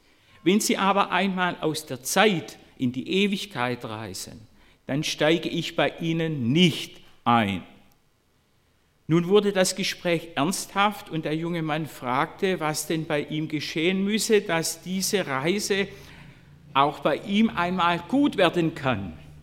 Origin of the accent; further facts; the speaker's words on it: Korntal, Baden-Württemberg, Germany; meiner Heimatgemeinde Korntal